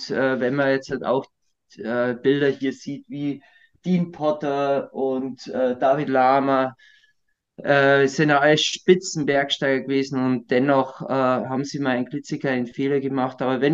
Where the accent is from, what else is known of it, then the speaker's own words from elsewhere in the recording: Palling, Bavaria, Germany; so sind wir wohlbehütet in Palling aufgewachsen und die Sehnsucht der Berge war permanent in uns